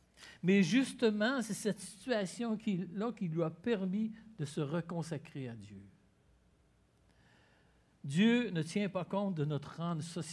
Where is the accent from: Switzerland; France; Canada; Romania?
Canada; Je suis Canadien, citoyen de cette terre.